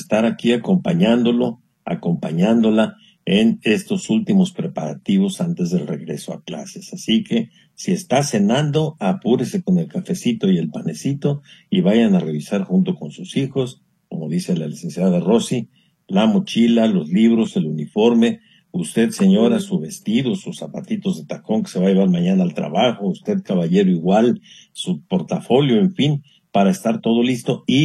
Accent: Mexico; que como mexicanos debemos de sentirnos siempre orgullosos de nuestra patria.

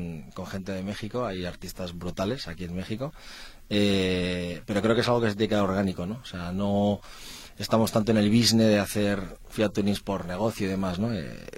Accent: Spain; aunque seamos de España, es como, yo creo que soy el peor español del mundo, me van a quitar el pasaporte.

